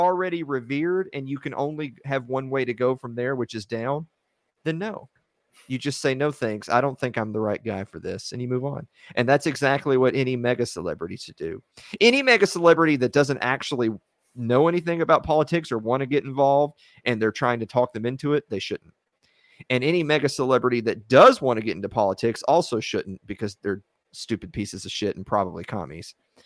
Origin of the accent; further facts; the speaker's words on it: Tennessee, United States; You know me, I'm from Tennessee.